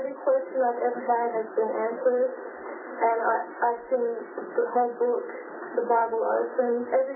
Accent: Australia; I'm from Australia.

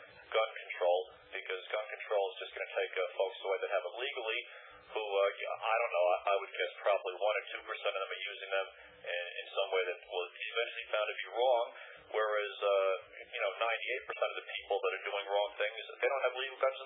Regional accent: New Jersey, United States; Well, I'll tell you, Bill, I come from New Jersey, and I'll just tell you a short story.

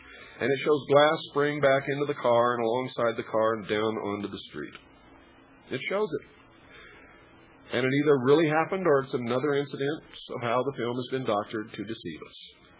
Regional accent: United States; I am an American. I believe in capitalism.

